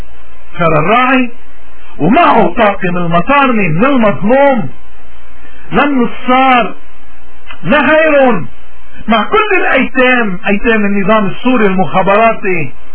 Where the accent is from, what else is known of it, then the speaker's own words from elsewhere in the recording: Lebanon; نحن من واجبنا كلبنانيين انه ما نكون مثل هداكي اللي اخذ وزني واخباها